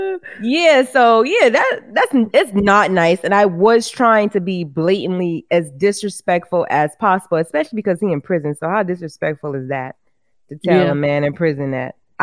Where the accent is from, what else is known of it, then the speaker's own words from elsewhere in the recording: Charleston, South Carolina, United States; Like, it's, you know, I'm from Charleston, so people be extra geeky, right?